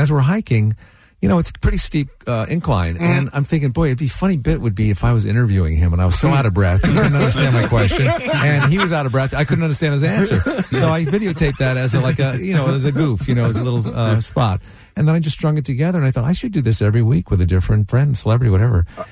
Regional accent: Bridgeport, Connecticut, United States; But, you know, I grew up in Connecticut. Bridgeport, Connecticut.

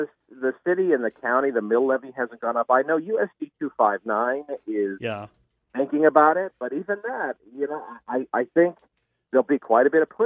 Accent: California, United States; born there; I was born in California, and she took me door knocking when I was 8 years old on Ronald Reagan's first gubernatorial campaign.

